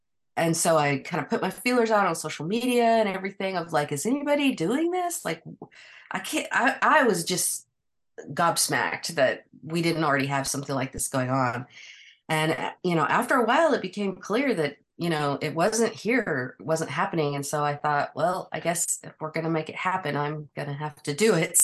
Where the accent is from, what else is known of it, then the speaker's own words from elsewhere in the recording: Fayetteville, United States; was young, my family moved around a lot, but we always came back to Fayetteville. So I consider it my hometown. And since I've been an adult, I've pretty much stayed here in Fayetteville.